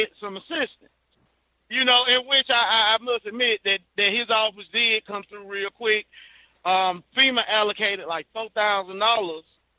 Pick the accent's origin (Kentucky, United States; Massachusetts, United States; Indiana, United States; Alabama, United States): Alabama, United States; she could tell that I'm from the Southeast. I'm from Alabama. I'm a black male.